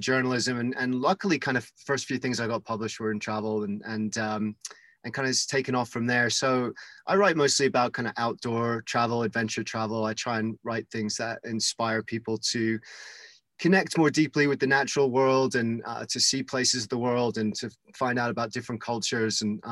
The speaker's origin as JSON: {"language": "English", "country": "United Kingdom", "said": "Moan about the weather and you will get by as a British person, perfectly fine."}